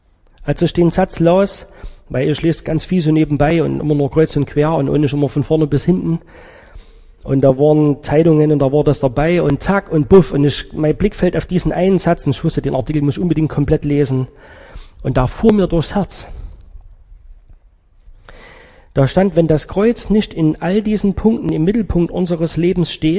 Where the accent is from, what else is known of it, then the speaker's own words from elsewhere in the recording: Saxony, Germany; ich habe so eine Bildungslücke geschlossen, die man als Sachse eigentlich nicht haben sollte.